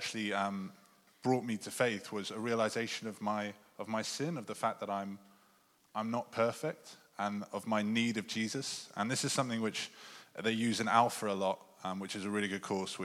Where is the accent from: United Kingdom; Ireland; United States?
United Kingdom; England; I grew up in England, and my dad was a vicar. So he was a C of E, Church of England vicar.